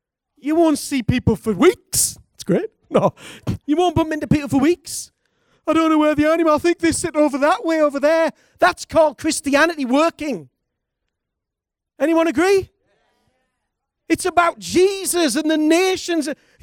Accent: United Kingdom; I like a little moan because I'm British, okay?

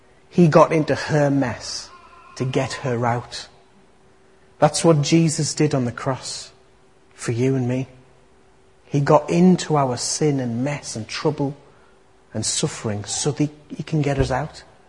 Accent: North East England, United Kingdom; when I was a kid growing up in Teesside, there was this village, some of you might even know this village

